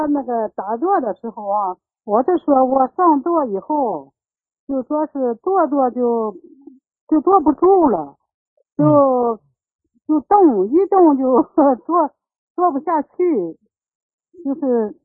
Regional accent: Shandong, China; now in Hangzhou, China; 我人是山东的，我现在在杭州。

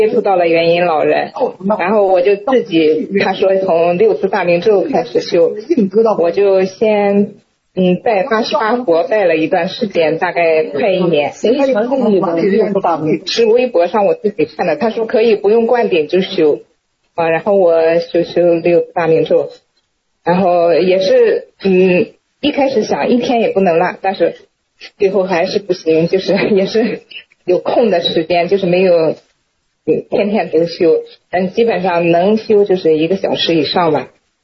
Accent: Wuxi, Jiangsu, China; 我是从江苏无锡过来的。我是今年已经虚岁57岁了。

